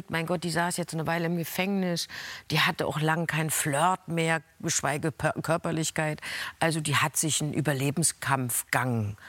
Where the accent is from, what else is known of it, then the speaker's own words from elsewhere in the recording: East Germany, Germany; Ich bin ja auch in der DDR groß geworden